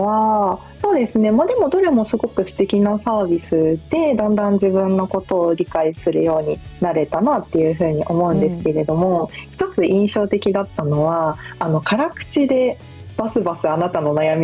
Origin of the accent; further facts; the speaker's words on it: Okinawa, Japan; なかなかちょっと希望するところが叶わずに地元に帰ったっていうのが